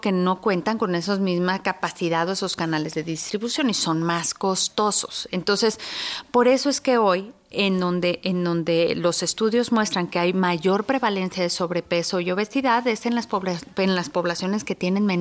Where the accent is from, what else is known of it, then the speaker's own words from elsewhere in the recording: Mexico; Más nosotros como mexicanos